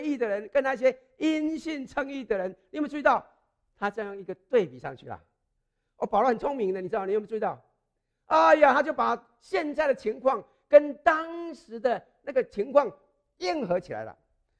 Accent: China; 我们中国人讲什么？龙生龙，凤生凤，老鼠生的儿子会打洞

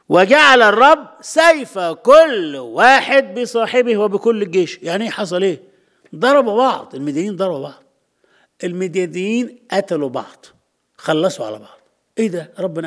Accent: Egypt; إحنا مصريين

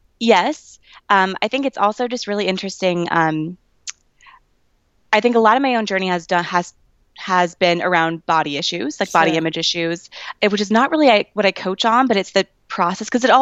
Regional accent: Kansas City, Missouri, United States; I'm from Kansas City. I went to University of Kansas for undergrad, studied positive psychology.

